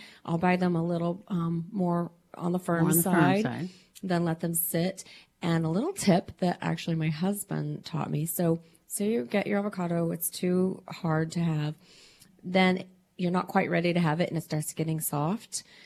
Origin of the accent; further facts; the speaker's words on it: Oklahoma, United States; I'm from Oklahoma. My terminology is probably going to come out here.